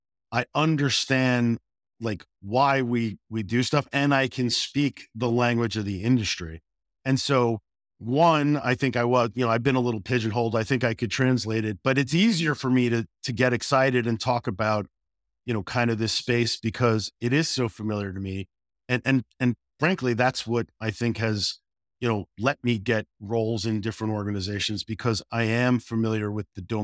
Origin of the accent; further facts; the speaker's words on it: New Jersey, United States; moved away as an adult; now in Boston, United States; So I grew up in Jersey. I think we established my Jersey connection, but I ended up in the Boston area after college because I followed a girl here.